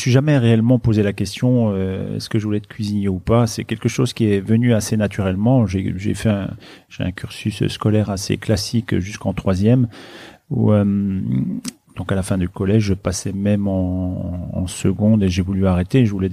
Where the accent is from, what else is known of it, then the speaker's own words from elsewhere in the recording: Bourgogne-Franche-Comté, France; Je viens d'un petit village de Haute-Saône qui s'appelle Neuré-les-Lanmy. Il y a 200 habitants, donc j'ai toujours grandi dans cet univers naturel, enfin en plein cœur de la nature.